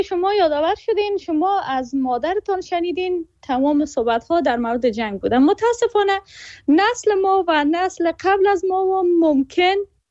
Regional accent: Afghanistan; سالها در افغانستان جنگ بوده، ما در جنگ متولد شدیم، در نسبتاً کشوری که آرامش نسبی داشت بزرگ شدیم

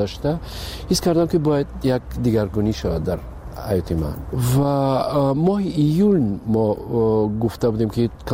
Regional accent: Tajikistan; moved away; من بیشتر میخواستم که به وطنم خدمت کنم، با تئاتری تاجیکستان

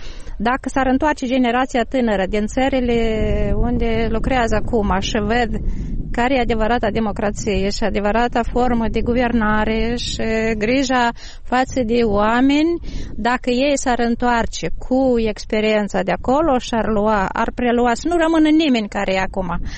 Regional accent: Moldova; suntem moldoveni.

